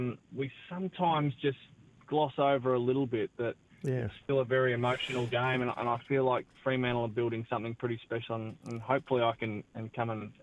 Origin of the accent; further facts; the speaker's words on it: Ireland; I'm Irish